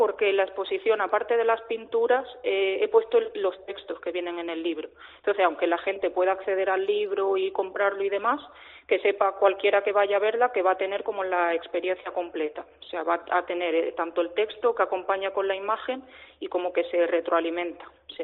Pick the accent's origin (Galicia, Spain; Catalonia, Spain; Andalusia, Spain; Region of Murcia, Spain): Andalusia, Spain; Cádiz; now in Valladolid, Spain; yo al final estoy afincada en Valladolid, mi familia es de aquí, pero realmente, por el acento a lo mejor se me notará, soy de Cádiz.